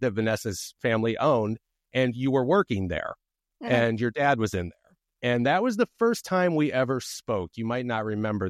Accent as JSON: {"language": "English", "town": "Springfield", "region": "Illinois", "country": "United States", "said": "although we are both from Springfield, Illinois"}